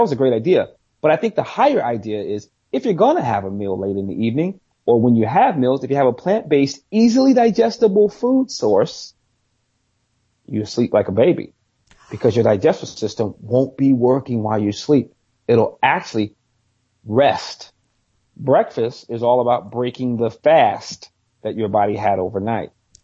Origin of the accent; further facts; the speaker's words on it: United States; I've lived in Europe for a short period of time, but I'm grateful that I'm an American.